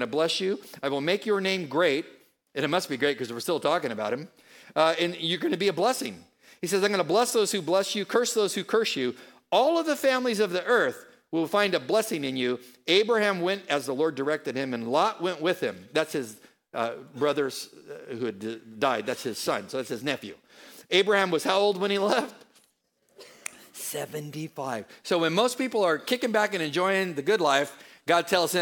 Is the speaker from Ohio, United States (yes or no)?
no; San Diego, California, United States; I'm from San Diego. So am I. I'm from San Diego.